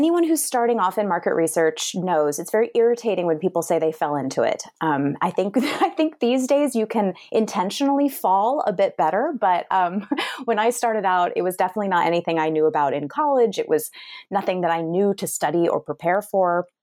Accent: California, United States; So I grew up in the Bay Area before it was the Bay Area that we know today.

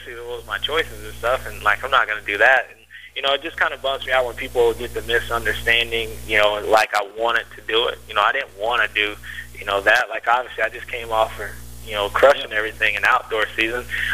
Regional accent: United States; obviously, I want to do some of the Nationals because I'm American.

